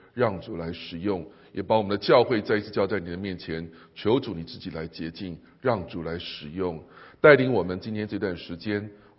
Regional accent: China; 有人说我们中国人最怕酒，对不对？

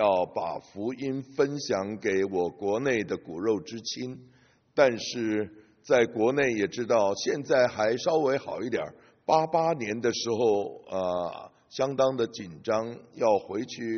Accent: Taiwan; 我是从台湾来，我在台湾校园团契侍奉主，那么已经侍奉了43年，从20多岁一直做到现在70岁。

